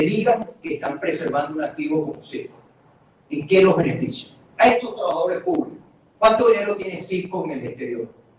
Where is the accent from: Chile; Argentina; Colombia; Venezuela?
Venezuela; Lo que sí te puedo decir como venezolano, y como venezolano